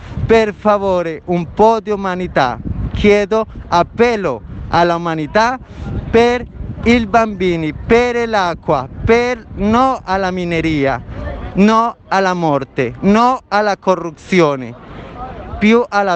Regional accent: Colombia; Italian is a second language; Buenas tardes … sono colombiana

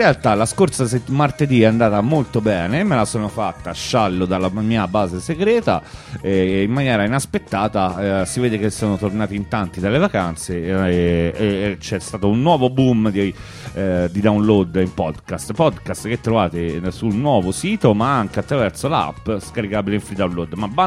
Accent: Tuscany, Italy; io sono invece toscano, di una città vicino a Firenze.

